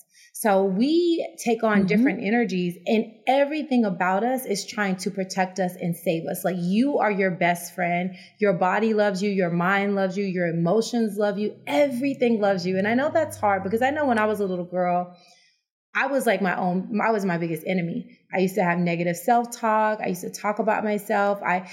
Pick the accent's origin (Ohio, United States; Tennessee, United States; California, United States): Tennessee, United States; growing up in Tennessee, I was like one of the few Black women in my classes.